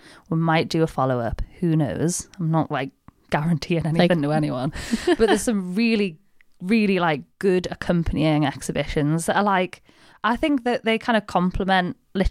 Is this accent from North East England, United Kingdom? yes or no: yes; Whitley Bay, North East England, United Kingdom; And I'm from Whitley Bay.